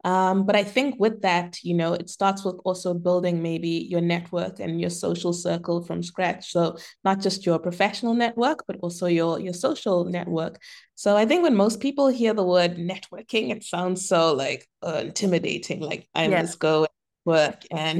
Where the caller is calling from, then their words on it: Amsterdam, North Holland, Netherlands; So I am in my home in Amsterdam, and it is a rainy day here